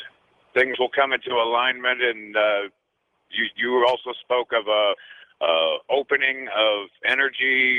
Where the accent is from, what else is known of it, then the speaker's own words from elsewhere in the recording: St. Louis, Missouri, United States; I'm from St. Louis, and it kind of tickles me on one level that you're broadcasting from St. Louis.